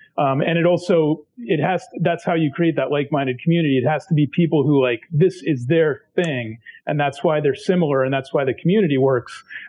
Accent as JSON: {"language": "English", "country": "United States", "said": "You know, although I'm American, I love"}